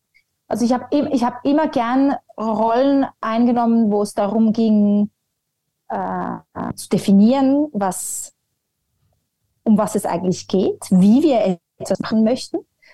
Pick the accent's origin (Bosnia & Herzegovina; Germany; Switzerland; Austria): Switzerland; Zurich; in einem Zentrum im Riesbach in Zürich, da wo ich aufgewachsen bin.